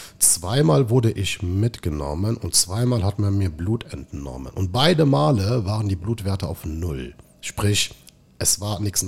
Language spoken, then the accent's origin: German; Bonn, North Rhine-Westphalia, Germany; now in Venray, Netherlands; Ich bin in Bonn geboren, Bonn aufgewachsen.